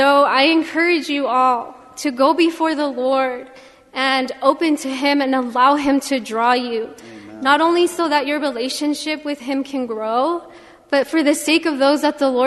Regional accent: Santa Ana, California, United States; I'm from Santa Ana, and I go to school at Cal State Long Beach.

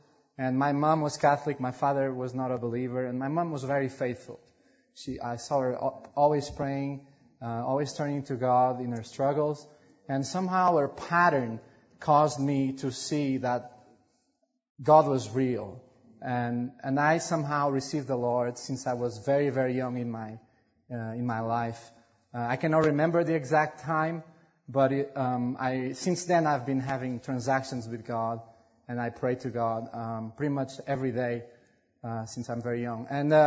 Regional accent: Portugal; English is a second language; I'm European. … I'm from Portugal. Portugal is a country just by Spain.

